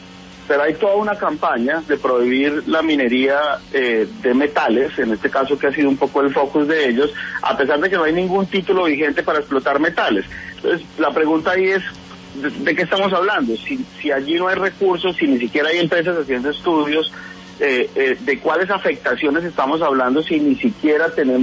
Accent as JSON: {"language": "Spanish", "country": "Colombia"}